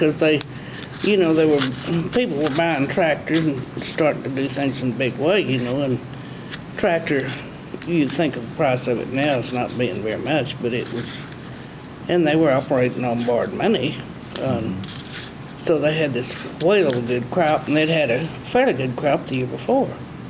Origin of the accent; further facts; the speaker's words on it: Shattuck, Oklahoma, United States; born there; No, I was born in Shattuck. I didn't intend to be. I intended to be born in Spearman, but...